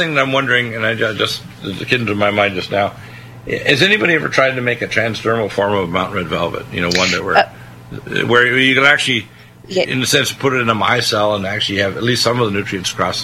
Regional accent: Truro, Nova Scotia, Canada; also born or lived in Detroit, United States / Halifax / Dartmouth; I was born in Detroit, but raised in rural Nova Scotia, and I can tell you, Truro and then Halifax, Nova Scotia, and Dartmouth

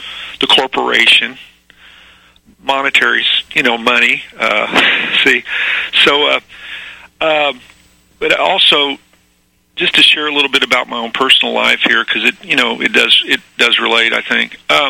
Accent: Missouri, United States; now in Philadelphia, United States; I'm calling from Philadelphia, but I'm originally a Missouri boy. Grew up in northern Missouri, raised in southern, born in northern, raised in southern Missouri. Grew up in a kind of a rural area, but outside of Springfield

